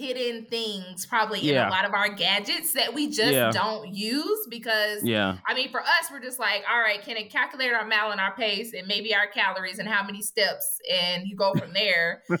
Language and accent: English; Atlanta, Georgia, United States; Even places when I was a little girl, because I grew up in Atlanta, places that are exciting to live.